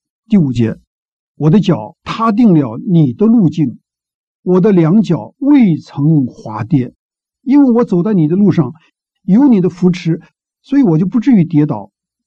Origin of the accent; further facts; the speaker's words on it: China; 弟兄姐妹，我们中国人不是也是这样吗？